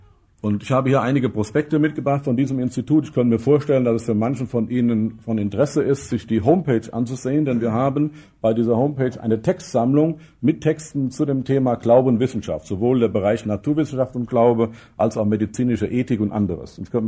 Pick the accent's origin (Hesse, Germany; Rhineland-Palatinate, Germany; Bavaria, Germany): Hesse, Germany; Dillenburg; Ich komme ganz aus der Nähe von hier, aus Dillenburg. Wer sich etwas auskennt, weiß, dass Dillenburg durchaus ein mehr oder weniger frommer Ort ist. Ich komme aber nicht aus dem frommen Teil Dillenburgs.